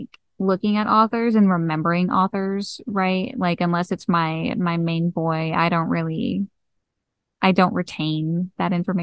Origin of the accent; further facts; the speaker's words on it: Kentucky, United States; But I'm from Kentucky, so